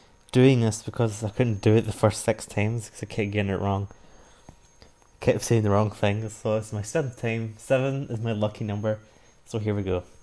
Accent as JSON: {"language": "English", "region": "Scotland", "country": "United Kingdom", "accent": "Scottish", "said": "So, I don't want to talk in my normal Scottish accent, so I'm trying my best to speak formally and enunciate properly."}